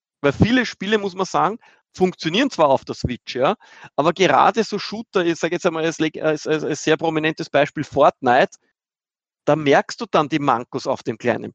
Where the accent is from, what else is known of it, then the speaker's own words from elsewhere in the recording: Austria; Bei uns in Österreich